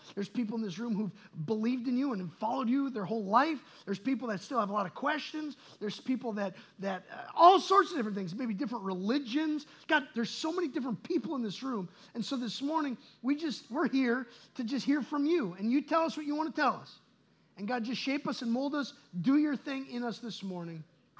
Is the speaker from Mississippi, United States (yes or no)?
no; Wisconsin, United States; That tree came from probably up north. And that's where I'm from. I'm from Wisconsin.